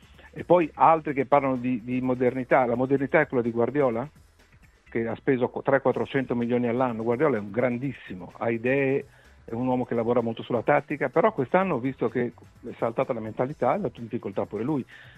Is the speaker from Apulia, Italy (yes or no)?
no; Bologna, Emilia-Romagna, Italy; lo dico contro i miei interessi essendo bolognese